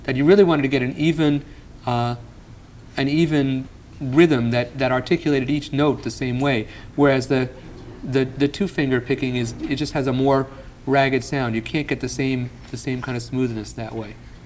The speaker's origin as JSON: {"language": "English", "region": "New York", "country": "United States", "tie": "born or raised there", "said": "That was what some of the first country music I heard, and I grew up outside New York City"}